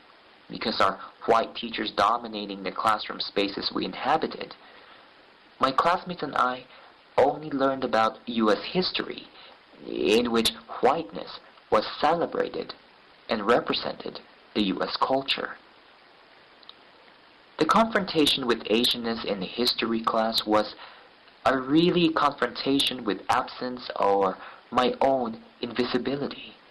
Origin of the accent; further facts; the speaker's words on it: Philippines; now in United States; growing up in the Philippines, I always thought of the U.S.